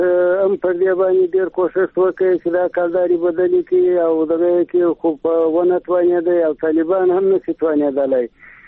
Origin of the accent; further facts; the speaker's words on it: Helmand, Afghanistan; دلته خو زه په هلمند کې یم، زما خو خپل وطن دی،